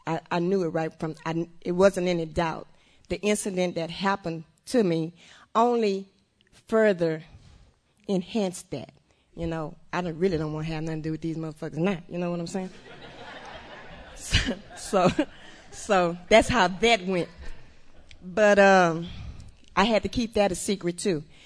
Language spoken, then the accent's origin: English; Houston, Texas, United States; I'm from Houston. I'm an only child, and I was raised in a real Baptist, Southern Baptist Christian family.